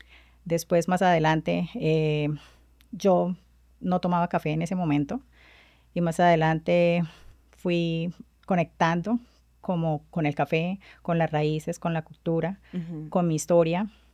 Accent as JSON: {"language": "Spanish", "country": "Colombia", "said": "ese es como el desafío mayor que tenemos nosotros como colombianos"}